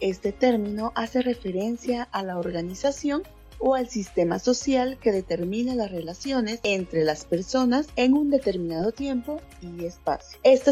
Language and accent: Spanish; Sacatepéquez, Guatemala; Yo soy del área de Zacatepeques, en una aldea muy, muy lejana.